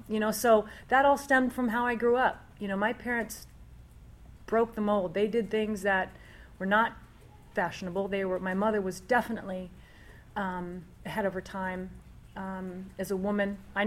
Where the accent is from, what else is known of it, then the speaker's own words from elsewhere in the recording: Arlington, Virginia, United States; also born or lived in Washington, D.C.; I mean, I was raised in Washington, D.C., Arlington, Virginia, born in D.C., and raised in a household where one was Republican, one was Democratic.